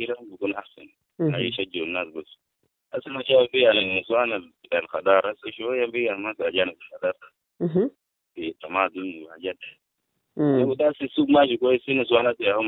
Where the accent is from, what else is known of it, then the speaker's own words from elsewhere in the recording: South Sudan; أنا إنسان جنوبي